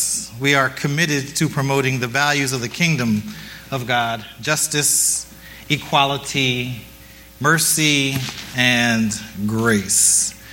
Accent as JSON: {"language": "English", "town": "Stroudsburg", "region": "Pennsylvania", "country": "United States", "tie": "born or raised there", "said": "So I grew up in church in the Christian Missionary Alliance Church of Stroudsburg, Pennsylvania, where my mother at the age of nearly 86 attends when she can still get there."}